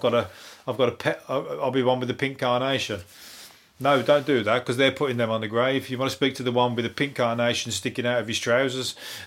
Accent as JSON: {"language": "English", "region": "West Midlands", "country": "United Kingdom", "accent": "Birmingham", "said": "so you know, my accent isn't the Birmingham accent, might be to a French woman, I don't know, or a French man."}